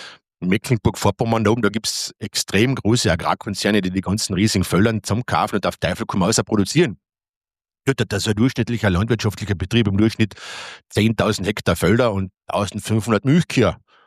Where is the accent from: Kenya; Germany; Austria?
Austria; Aber sonst sind wir Österreicher noch hinten angefahren